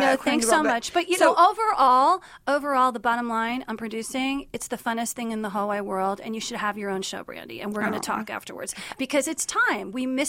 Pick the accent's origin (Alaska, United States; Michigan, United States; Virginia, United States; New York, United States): New York, United States; also born or lived in Miami; I'm from New York, and I'm from Miami, and there's a lot of that.